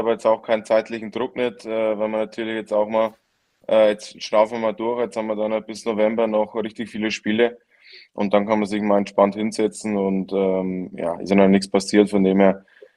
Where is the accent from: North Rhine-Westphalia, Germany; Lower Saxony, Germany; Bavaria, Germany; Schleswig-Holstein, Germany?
Bavaria, Germany; Nein, ich bin kein Franke